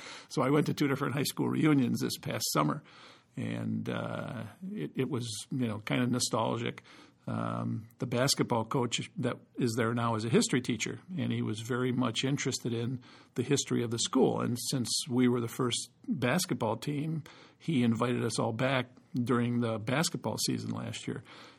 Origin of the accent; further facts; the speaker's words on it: Mount Prospect, Illinois, United States; I'm from Illinois and played in Mount Prospect, Illinois, and it was an interesting situation.